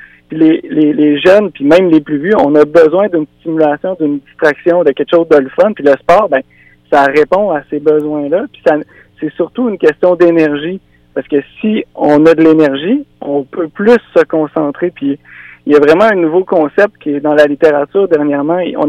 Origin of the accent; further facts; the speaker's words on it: Rivière-du-Loup, Quebec, Canada; je viens de Rivière-du-Loup. J'allais à l'école Jolie au centre-ville à Rivière-du-Loup.